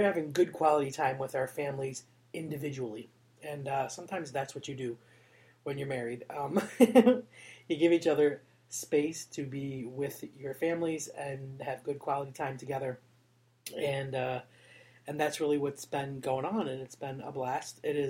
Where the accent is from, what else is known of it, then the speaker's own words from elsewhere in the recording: Florida, United States; now in United Kingdom; Normally, I'm coming to you from just outside of London in the lovely UK, but I am back in my hometown in South Florida, and I am right now at my mother's house